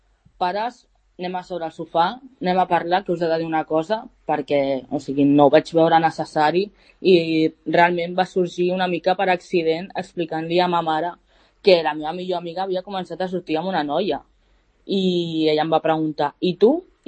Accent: Catalonia, Spain; Sóc catalana

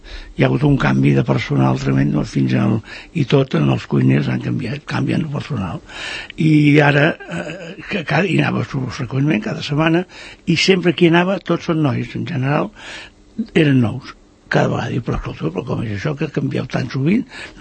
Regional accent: Terrassa, Catalonia, Spain; jo som de Terrassa i tota la meva família és catalano parlante

